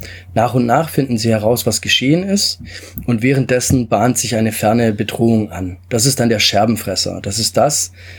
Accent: Stuttgart, Baden-Württemberg, Germany; lebe und bin aufgewachsen in Stuttgart und Umgebung, komme ursprünglich aus Italien

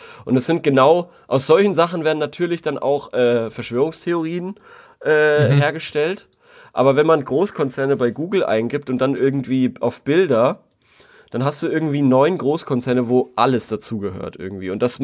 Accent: Würzburg, Bavaria, Germany; Weil als Würzburger mit beschissenem Auto wird mal so ungefähr alle 4 Wochen kontrolliert von der Polizei.

